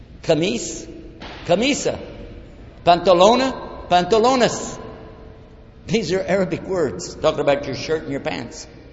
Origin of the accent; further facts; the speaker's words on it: Texas, United States; I'm from Texas, and you know you can't trust those guys.